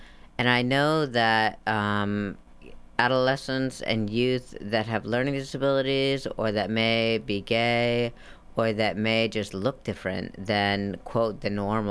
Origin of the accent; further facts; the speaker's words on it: Salinas, California, United States; Yes, I am. I'm from Salinas.